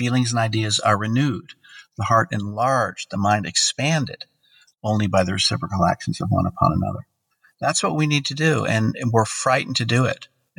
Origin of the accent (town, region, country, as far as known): United States